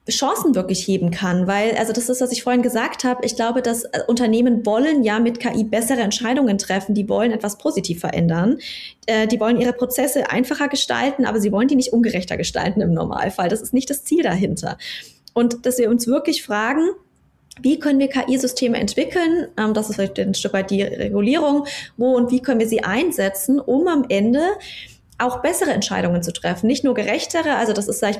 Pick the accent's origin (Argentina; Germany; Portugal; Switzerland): Germany; Bavaria; ich bin ja aus Bayern, ich lebe in Bayern